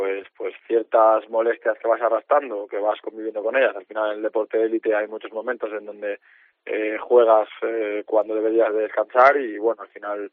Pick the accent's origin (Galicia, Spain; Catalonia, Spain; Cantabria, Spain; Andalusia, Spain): Cantabria, Spain; Santander; he notado mucho el cariño de la gente de mi tierra, de Santander